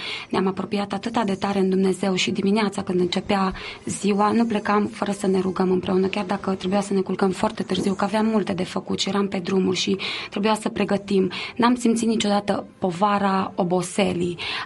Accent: Romania; noi am venit din România și vrem să ne ocupăm de copiii din sat

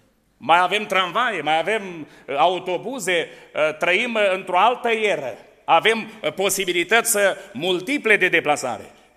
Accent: Suceava, Suceava County, Romania; venim din Suceava și de acolo vă aducem salutări sfinte

